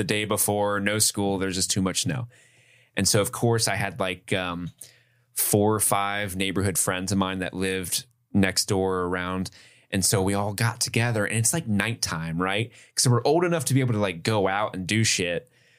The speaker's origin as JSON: {"language": "English", "town": "Milford", "region": "Ohio", "country": "United States", "tie": "born or raised there", "said": "So I grew up in Milford, Ohio, and there's this road."}